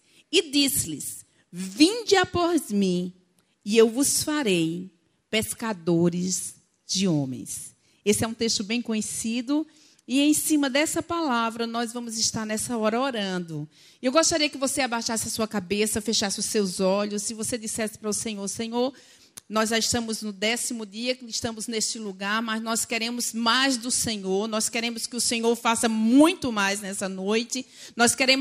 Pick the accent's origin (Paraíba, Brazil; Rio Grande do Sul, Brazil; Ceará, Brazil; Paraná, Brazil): Paraíba, Brazil; pelo meu falar, que eu não sou daqui, eu sou paraibana e acabei de chegar da Paraíba